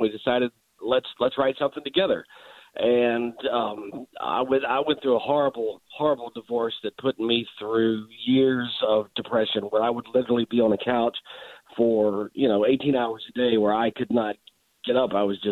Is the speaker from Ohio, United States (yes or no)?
no; Fairfield, Alabama, United States; now in Birmingham, United States; It is. I grew up in Fairfield and went to Pleasant Grove High School. I'm in Birmingham.